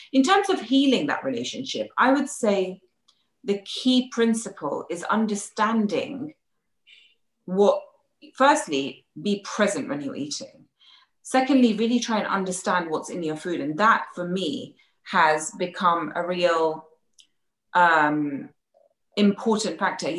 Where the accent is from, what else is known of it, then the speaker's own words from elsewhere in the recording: India; You know, as an Indian, especially growing up in an Indian household which is vegetarian, we don't have enough protein in our diet.